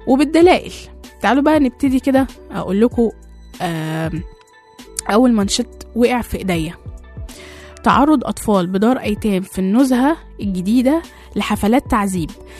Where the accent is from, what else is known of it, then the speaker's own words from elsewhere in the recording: Egypt; احنا عندنا في مصر 472 دار، متوزعين على 24 محافظة